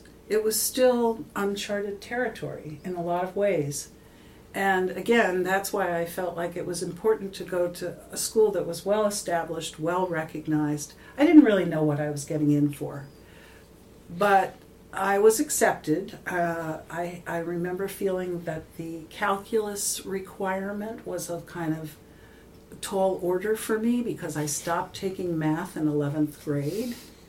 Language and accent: English; Philadelphia, Pennsylvania, United States; Because growing up in Philadelphia, I tried to get out of the city, but the sprawl of Philadelphia was so deep and so far that you really had to drive quite a long way to get out of the city.